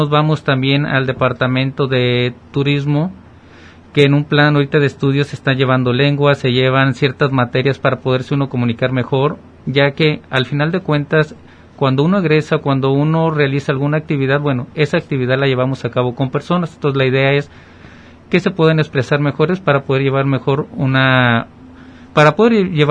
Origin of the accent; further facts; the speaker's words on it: Mexico; estándares internacionales que también nosotros como mexicanos pedimos